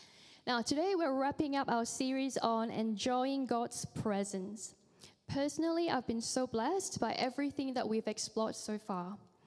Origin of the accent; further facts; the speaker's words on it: Malaysia; I mean, growing up in Malaysia, there were a few important words that we had to learn as soon as we could speak.